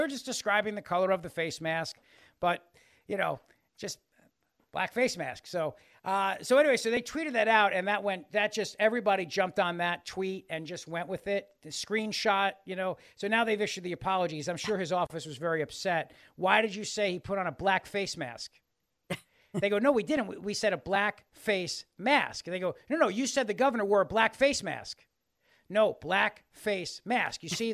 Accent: the South, United States; accent: southern; It's my southern accent, and that's all it really is.

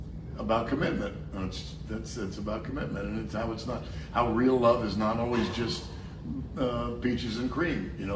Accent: San Francisco, California, United States; I thought, we're from San Francisco. I mean, I got everybody.

